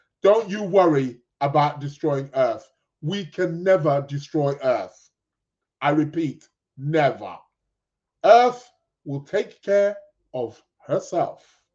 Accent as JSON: {"language": "English", "region": "London", "country": "United Kingdom", "tie": "born or raised there", "said": "London is terribly sad news now. Makes me sad. It is. It's my hometown. Born and raised."}